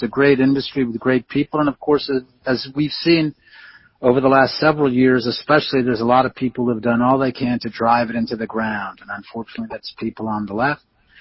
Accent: New York City, New York, United States; I was raised in New York City.

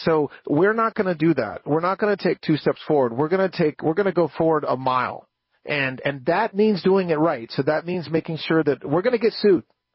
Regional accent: Colorado, United States; also born or lived in New York; So I'm from Colorado originally. I lived in New York for a long time.

